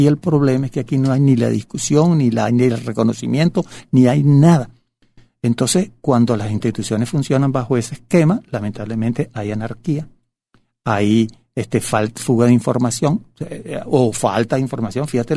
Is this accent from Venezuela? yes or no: yes; Venezuela; tenemos todo, como venezolanos, tenemos todos los derechos de conocer los intríngulos